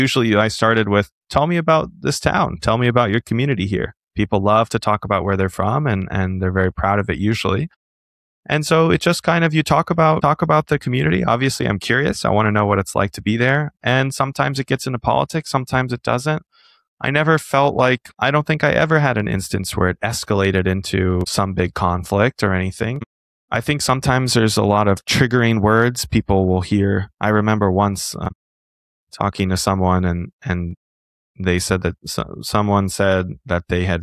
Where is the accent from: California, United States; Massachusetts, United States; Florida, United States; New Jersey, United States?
California, United States; because I'm from California, I love socialism.